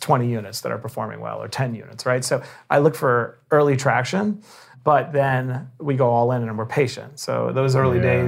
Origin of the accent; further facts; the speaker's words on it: Bayside, New York, United States; I did. I grew up in Bayside, Queens.